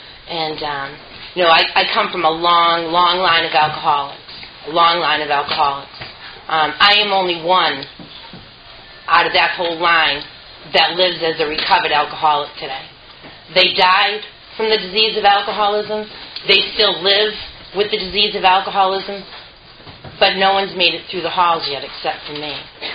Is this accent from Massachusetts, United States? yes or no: yes; Worcester, Massachusetts, United States; And I grew up in Worcester.